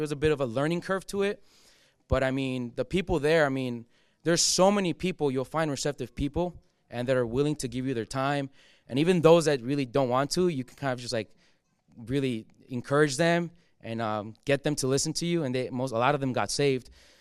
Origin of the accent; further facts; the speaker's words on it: Mexico; now in Chicago, United States; I came all the way from Chicago, and I was really happy that he presented this opportunity for me. I'm Mexican, and I have a big burden for Mexico